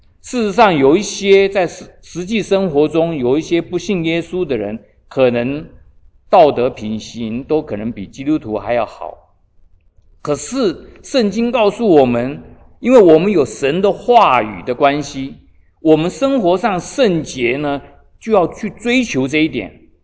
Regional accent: China; 我们中国人中文字的爱呢

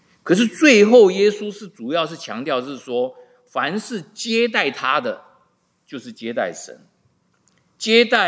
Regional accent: Taiwan; 我们在中国呢，尤其我在台湾的话

